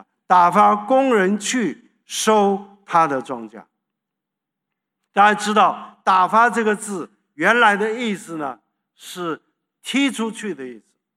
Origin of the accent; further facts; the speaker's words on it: South Korea; 我是韩国土生土长的中国人，山东人。我父母是山东人，我不是山东人，但是我跟他们山，所以就是我是山东人。